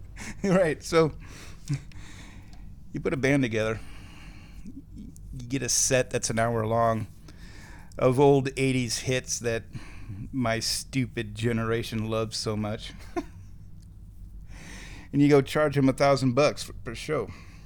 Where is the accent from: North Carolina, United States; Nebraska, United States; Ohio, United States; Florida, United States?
Nebraska, United States; Come on, I'm from Nebraska.